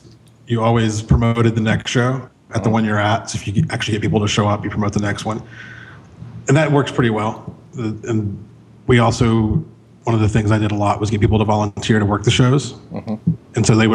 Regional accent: Florida, United States; now in Chattanooga, United States; Then I moved back here to Chattanooga, Tennessee. I grew up in Central Florida, but I'd gone to college here.

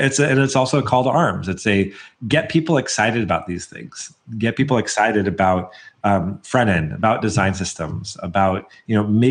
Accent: Portland, Oregon, United States; I was like, well, I'm from the Portland area, so of course they put a bird on it.

